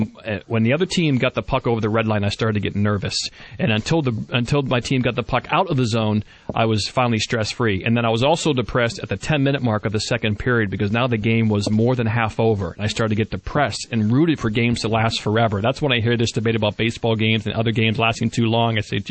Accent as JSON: {"language": "English", "region": "Pennsylvania", "country": "United States", "tie": "born or raised there", "also_born_or_lived": "Ohio", "lives_now": "Hartford, United States", "said": "I grew up in Western Pennsylvania, Eastern Ohio, and WBZ came in clear as a bell. Now I can't get it in Hartford."}